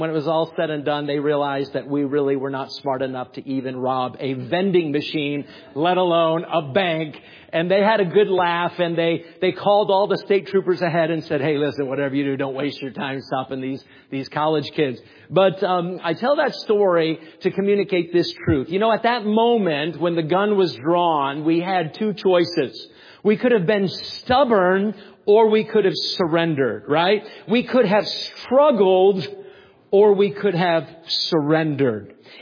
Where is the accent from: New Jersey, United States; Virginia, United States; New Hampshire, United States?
New Hampshire, United States; I was with two of my friends, and I'm from New Hampshire.